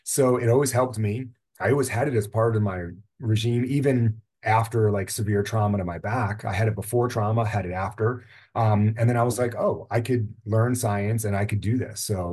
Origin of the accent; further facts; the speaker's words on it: Newburgh, New York, United States; So I was a little lucky where growing up in Newburgh, New York